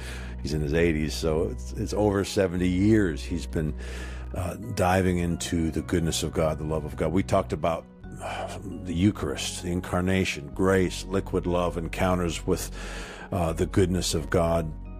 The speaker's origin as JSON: {"language": "English", "town": "Sarnia", "region": "Ontario", "country": "Canada", "tie": "born or raised there", "moved": "as an adult", "lives_now": "United States", "said": "I was born in Sarnia, Ontario, across from Port Huron, Michigan in 74, and then was raised in Canada till I was 18. We lived in the States a couple of years, but when I was 18, we were in the west coast of Canada, and I moved to the western New York"}